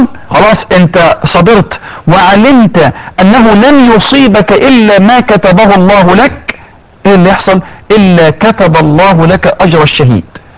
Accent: Egypt; يعني احنا عندنا في مصر نسبة مرتفعة جدا في الأطفال وفي النساء وفي الرجال

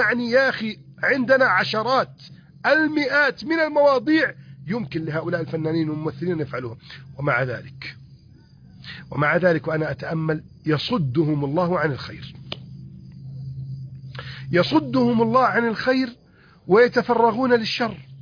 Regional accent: Egypt; احفظ بلدنا مصر من كيد الكائدين

